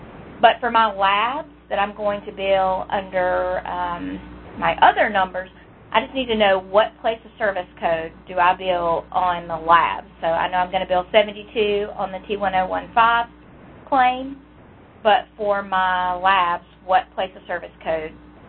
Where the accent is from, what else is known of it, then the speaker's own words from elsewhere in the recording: South Carolina, United States; So, I'm from South Carolina, and we are establishing a new rural health clinic.